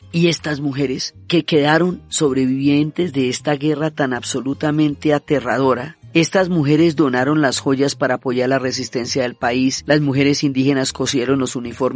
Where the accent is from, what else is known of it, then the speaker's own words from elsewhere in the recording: Colombia; los paraguayos y los colombianos somos hermanos